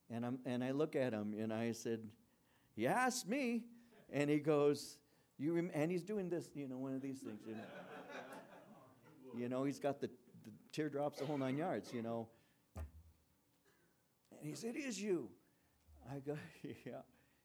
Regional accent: Norwalk, California, United States; a house across the street from where I grew up in Norwalk

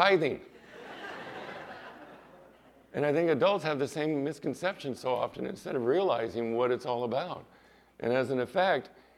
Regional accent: California, United States; When I was a little guy, I used to be proud to say I was from California.

